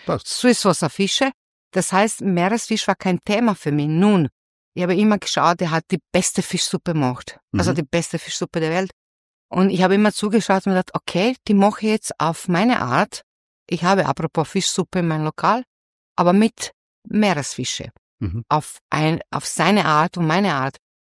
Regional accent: Slavonia, Croatia; ich komme aus Slawonien. Ja, das ist nicht am Meer. Das ist ein Bundesland, der so wie Burgenland auf einer Ebene liegt.

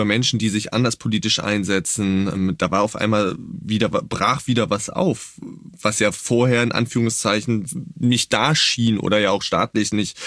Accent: East Germany, Germany; ich bin ja in Ostdeutschland aufgewachsen, bin aber noch so jung, dass ich tatsächlich die Wende nur als Baby erlebt habe

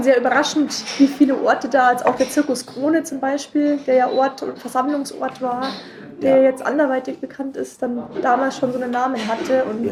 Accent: Rosenheim, Bavaria, Germany; und meine Heimat Rosenheim

